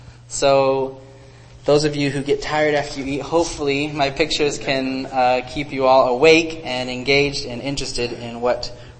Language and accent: English; Burundi; born there; I grew up as a missionary kid. My parents are missionaries still in Tanzania. I was born in Burundi.